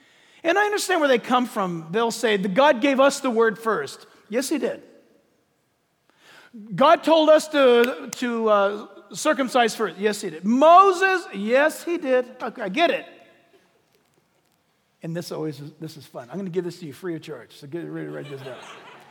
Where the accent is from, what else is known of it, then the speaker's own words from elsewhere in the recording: Canada; I'm a Canadian, Gentile.